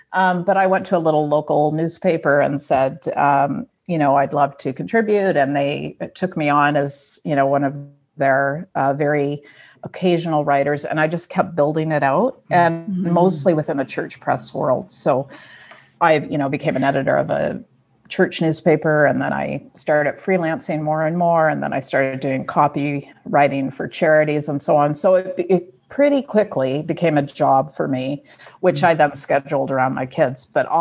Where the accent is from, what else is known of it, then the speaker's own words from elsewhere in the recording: Dartmouth, Nova Scotia, Canada; I grew up in Nova Scotia, in Dartmouth, Nova Scotia. So that was a wonderful place to have a childhood.